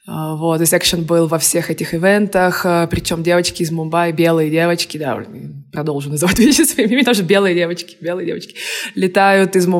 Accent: Moscow, Russia; also born or lived in Mykolaiv, Ukraine; Я родилась в Украине, город Николаев, но моя семья переехала в Москву, когда мне было буквально 7 лет. Поэтому и вся моя семья сейчас живет в Москве, в России.

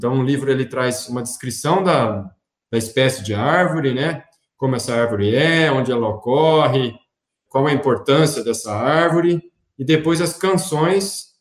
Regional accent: Paraná, Brazil; Estudei na Universidade Estadual de Londrina, eu sou do Paraná

